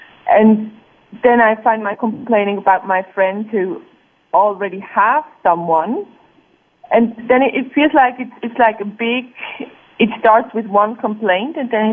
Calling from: Switzerland; Yes, I'm calling from Switzerland today.

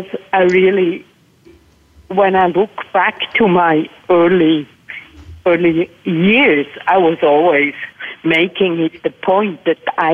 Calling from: Thun, Bern, Switzerland; I'm calling in from Thun, Switzerland.

